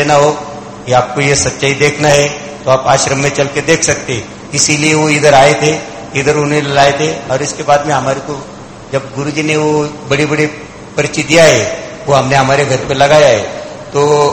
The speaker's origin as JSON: {"language": "Hindi", "region": "Maharashtra", "country": "India", "said": "महाराष्ट्र का रहने वाला हूँ"}